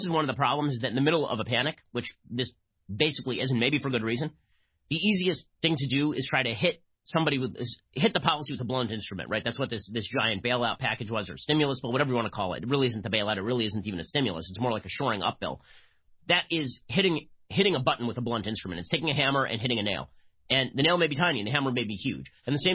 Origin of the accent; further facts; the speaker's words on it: California, United States; nobody ever talks about Gavin Newsom out in my home state of California.